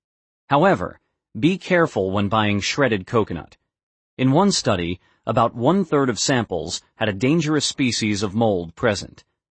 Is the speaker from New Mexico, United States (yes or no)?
yes; New Mexico, United States; I grew up in New Mexico harvesting my own pine nuts, and they were amazing.